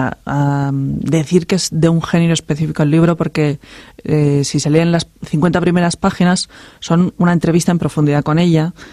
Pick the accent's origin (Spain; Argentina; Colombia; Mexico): Spain; Lleida, Catalonia; somos de Lérida, y ahí el trabajo básicamente es agrícola y ganadero.